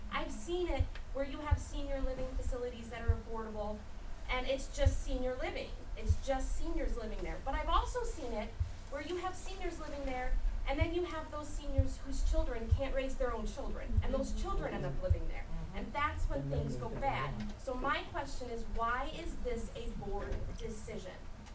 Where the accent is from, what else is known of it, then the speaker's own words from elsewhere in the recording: Chicago, Illinois, United States; I'm from Chicago. I've seen this happen